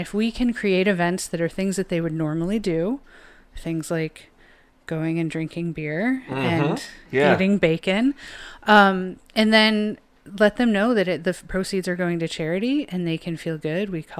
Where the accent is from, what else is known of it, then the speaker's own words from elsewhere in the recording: East Coast, United States; now in Seattle, United States; I had lived in Seattle for exactly 1 year. I'm originally from the East Coast